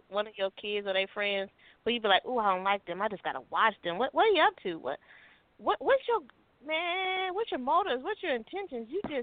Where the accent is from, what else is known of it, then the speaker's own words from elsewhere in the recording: Puerto Rico; I'm from Puerto Rico.